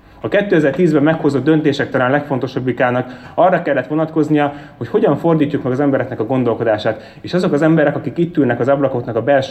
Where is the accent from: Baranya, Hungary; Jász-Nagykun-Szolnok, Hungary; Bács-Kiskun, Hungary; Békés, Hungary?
Békés, Hungary; Sarkad; also born or lived in Cluj-Napoca, Romania; Bár Kolozsváron születtem, Szegeden végeztem az egyetemet, Budapesten váltam politikussá, de Sarkadon váltam emberré.